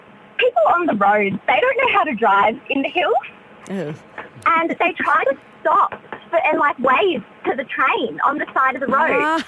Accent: Victoria, Australia; I'm from Jambrook, and we are at the end of the Puffing Billy line.

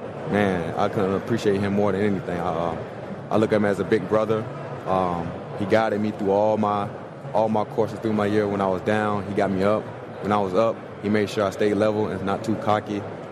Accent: Brunswick, Georgia, United States; it's very country. great experience. I love my hometown, small town, and a lot of people, though. Very populated.

